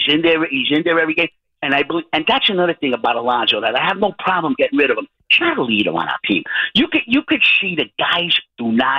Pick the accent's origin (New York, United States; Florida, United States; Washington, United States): New York, United States; Bronx; yeah, Joe, I'm from the Bronx. You know, all my friends are all Yankee fans.